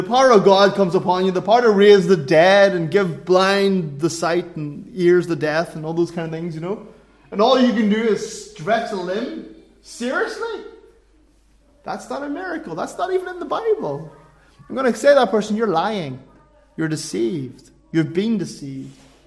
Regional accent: Northern Ireland, United Kingdom; I'm a Northern Irish man.

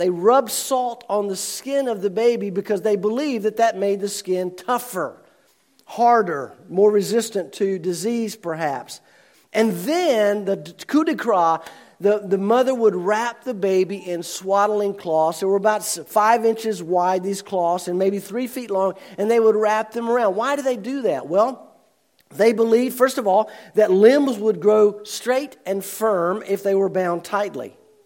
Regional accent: Old Town, North Carolina, United States; If you'd visited the little suburb called Old Town, where I grew up outside of Winston-Salem in December of 1935

